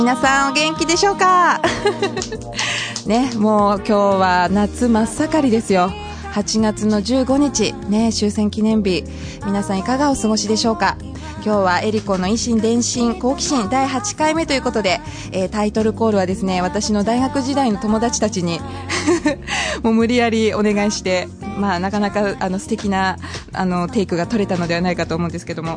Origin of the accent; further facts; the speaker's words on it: Shizuoka, Japan; 私はその静岡県で育っている